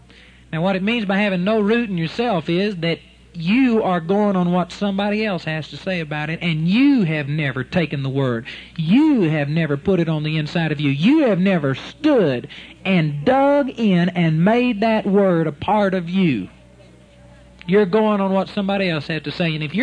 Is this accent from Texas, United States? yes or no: yes; Arlington, Texas, United States; my mother, in my mother's yard where I grew up in Arlington, Texas, we got pecan trees.